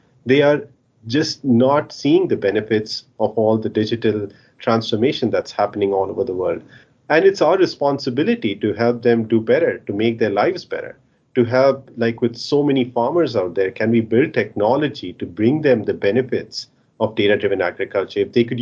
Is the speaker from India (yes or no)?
yes; India; I grew up in India, and growing up, I used to spend a lot of time in my grandparents' farm. They lived in Bihar, which is one of the poorest states in India.